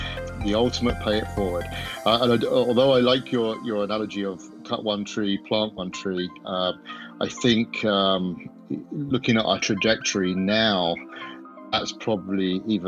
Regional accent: East of England, United Kingdom; now in Ireland; I'm originally from Hertfordshire, which is about 30 miles north of London, I'm in my home office just west of Dublin. I've been in Ireland for 23 years now, so I have dual citizenship

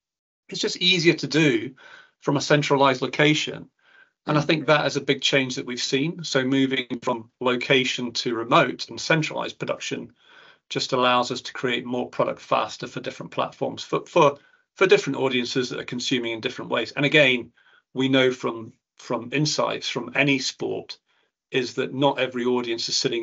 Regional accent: Scotland, United Kingdom; I'm Scottish as well

